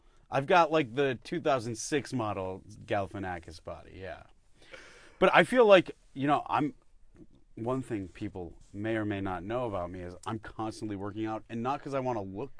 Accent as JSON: {"language": "English", "region": "Michigan", "country": "United States", "said": "I'm from a suburb of Detroit that is..."}